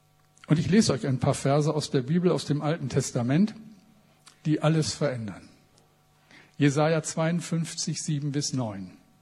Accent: Bremen, Germany; Jetzt darf ich euch mit ein bisschen Geschichte konfrontieren, die ihr wahrscheinlich besser kennt als ein Bremer, aber ich sage es trotzdem.

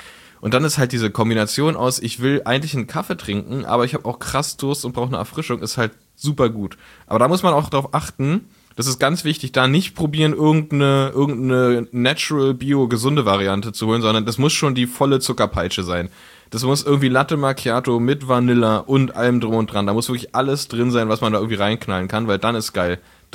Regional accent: Berlin, Germany; ich bin ja in Frohnau aufgewachsen, in Reinickendorf.

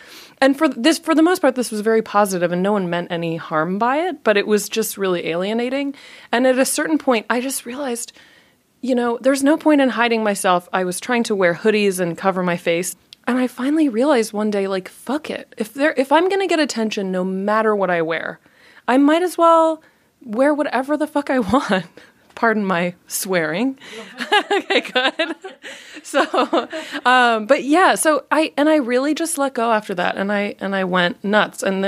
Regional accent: Japan; it came out of growing up in Japan partially and being really an outsider

